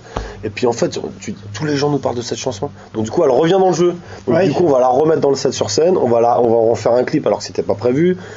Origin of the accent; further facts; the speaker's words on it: Île-de-France, France; je suis parisien, même si j'ai jamais vécu à Paris intramuros, moi j'ai toujours été en banlieue.